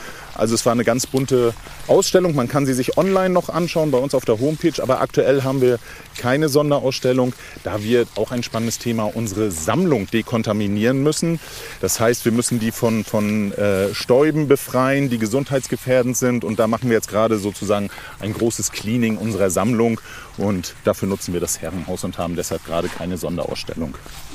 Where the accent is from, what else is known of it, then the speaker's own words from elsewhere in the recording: Northern Germany, Germany; als Norddeutscher